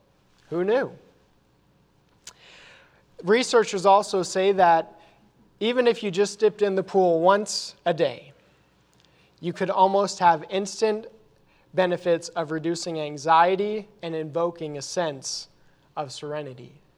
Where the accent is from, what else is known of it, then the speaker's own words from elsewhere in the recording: Colorado, United States; So growing up in Colorado, one of the things that my family would do from time to time is we would go to hot springs in Colorado